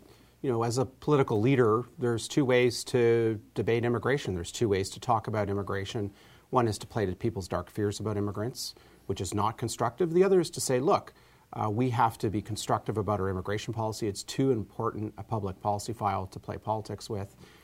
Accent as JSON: {"language": "English", "country": "Canada", "tie": "born or raised there", "said": "You know, I'm the first generation of my family born and raised in Canada, and I've completely integrated into Canadian society."}